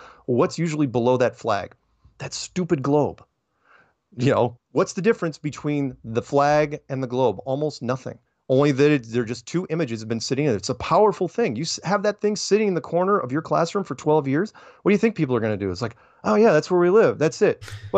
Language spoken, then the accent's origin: English; United States; No, I'm an American.